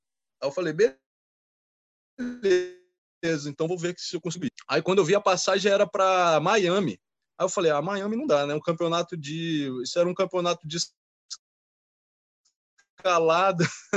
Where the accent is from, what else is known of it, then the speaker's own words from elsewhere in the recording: Brazil; now in United States; Venho lá do Brasil para escalar em Bishop, como é que eu não vou? No Brasil é quente o ano todo